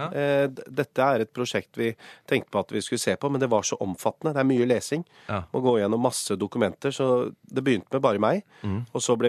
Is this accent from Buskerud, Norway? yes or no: yes; Lier, Buskerud, Norway; Nei, jeg fra Lier.